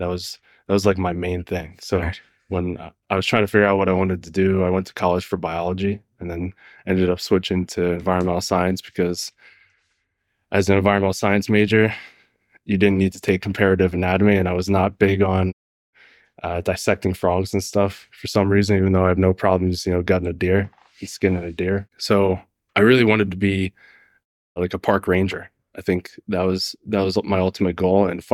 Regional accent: Lehighton, Pennsylvania, United States; also born or lived in Slatington; I grew up in Slatington, Pennsylvania, which is just outside of Allentown, for up until about fourth grade. And then I moved, and my family moved to Lehighton, which is right next to Jim Thorpe.

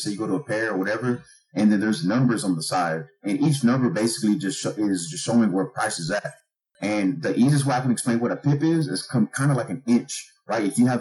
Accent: Houston, Texas, United States; growing up in the hood or growing up in Houston, and if you don't know anybody that's investing, then you're not going to be an investor

